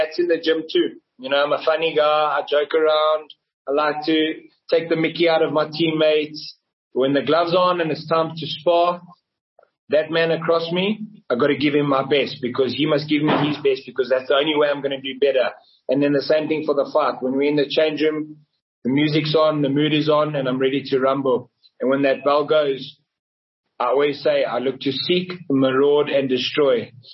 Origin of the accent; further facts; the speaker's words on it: South Africa; Like I said, I'm proudly South African. I'm in no rush to go anywhere else besides stay here at home